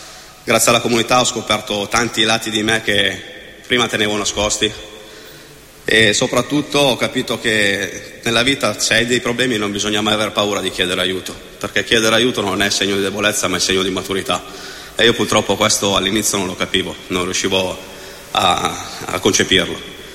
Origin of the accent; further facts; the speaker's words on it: Piedmont, Italy; Io vengo da un piccolo paesino della provincia di Novara.